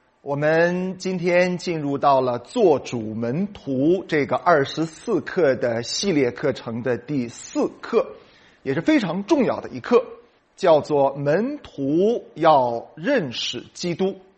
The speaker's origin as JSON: {"language": "Chinese", "country": "China", "said": "它完全不是指着我们中国人所以为的那种头脑的知道"}